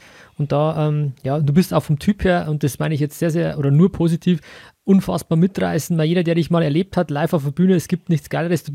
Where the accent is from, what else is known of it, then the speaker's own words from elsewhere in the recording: Bavaria, Germany; accent: Bavarian; mein bayerischer Akzent